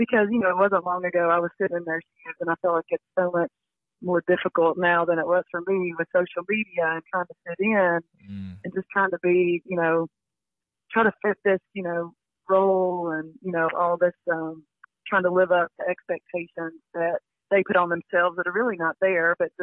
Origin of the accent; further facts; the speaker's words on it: Shelbyville, United States; I went and spoke at a little woman's group back in my hometown in Shelbyville